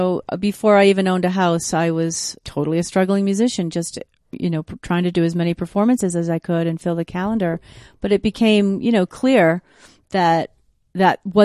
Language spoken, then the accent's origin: English; Maine, United States; Most of the time, and I'm from Maine.